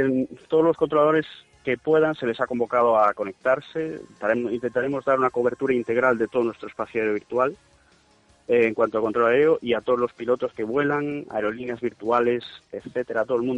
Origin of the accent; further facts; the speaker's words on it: Russia; Spanish is a second language; yo sé hablar español e inglés, no puedo, siendo ruso, no puedo controlar España ya así.